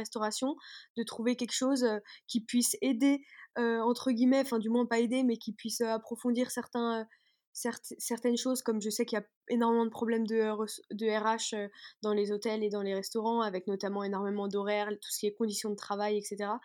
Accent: Villefranche-sur-Saône, Auvergne-Rhône-Alpes, France; donc je viens de Verville-Franche-sur-Saône, je ne sais pas si tu vois, c'est à 30 minutes de Lyon. À peu près 30 minutes dans le nord de Lyon. Et donc, j'ai grandi là-bas

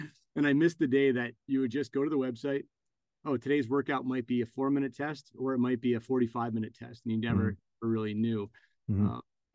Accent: Vermont, United States; I'm from Vermont where we're headquartered. And wanted to enjoy the idea about going back to Vermont and working with my friends.

